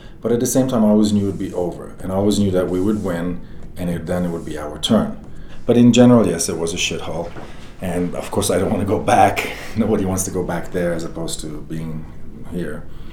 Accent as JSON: {"language": "English", "country": "Nigeria", "tie": "born or raised there", "also_born_or_lived": "Beirut, Lebanon", "said": "I grew up in Nigeria, Africa, and Beirut, Lebanon, so I've seen hell actually take place."}